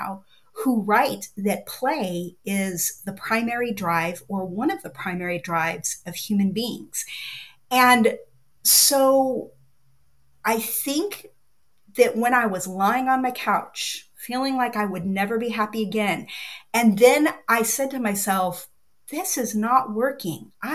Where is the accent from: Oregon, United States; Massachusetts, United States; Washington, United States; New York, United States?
Oregon, United States; And I knew that it was like what I felt when I was a child, growing up in Oregon.